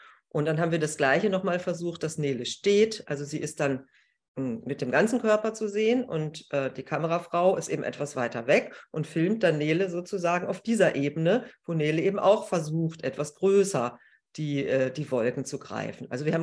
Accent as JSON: {"language": "German", "region": "Berlin", "country": "Germany", "said": "wir kommen alle aus Berlin"}